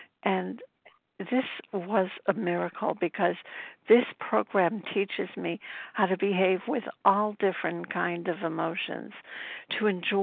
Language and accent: English; Brooklyn, New York, United States; I'm from Brooklyn, New York, and I'm coming from upstate New York.